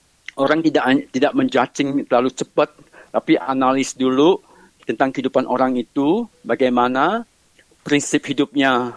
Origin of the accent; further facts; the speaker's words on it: Indonesia; born there; Karena saya kan lahir di Indonesia dengan mixed race from my mother. Ibu saya itu adalah sudah campur dengan orang Malay, dengan orang Chinese, dengan orang Batak.